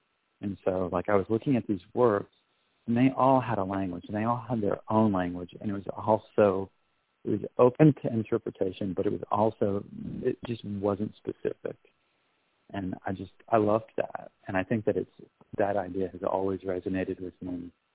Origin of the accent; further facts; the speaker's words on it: Washington, D.C. area, United States; but I grew up in the Washington suburbs, and for school trips.